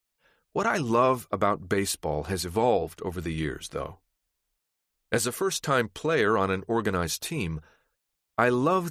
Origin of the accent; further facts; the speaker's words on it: Reynoldsburg, Ohio, United States; I was the third of four boys growing up in Reynoldsburg, Ohio, a suburb of Columbus.